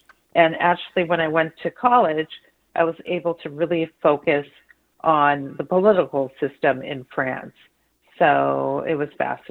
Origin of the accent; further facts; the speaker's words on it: California, United States; It was sunny. It was nice. I liked it in L.A. So I came back to L.A. as well. So back home.